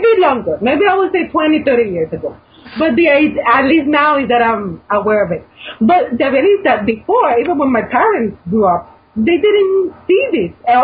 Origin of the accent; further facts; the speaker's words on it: Puerto Rico; Like, I'm from Puerto Rico, we're still recovering.